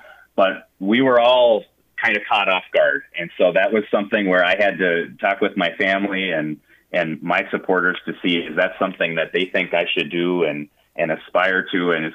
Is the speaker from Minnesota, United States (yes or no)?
yes; Minnesota, United States; I grew up on the Iron Range, Matt, and you know, I grew up in a town that, quite frankly, had seen its best days, and that's how the people felt.